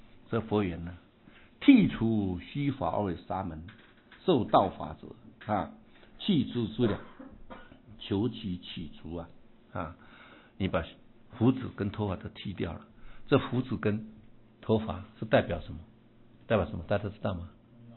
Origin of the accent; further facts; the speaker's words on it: China; 你看我们中国人蛮聪明的啊！